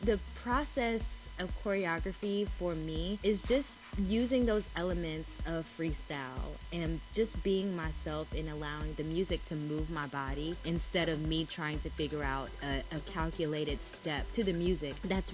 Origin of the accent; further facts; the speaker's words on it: North Carolina, United States; I had ran into some dancers down in Atlanta that were from my hometown in North Carolina.